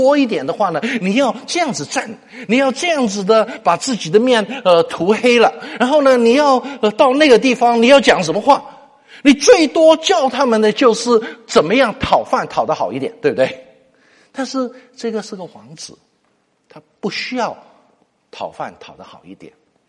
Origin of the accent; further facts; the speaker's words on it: China; 我是中国人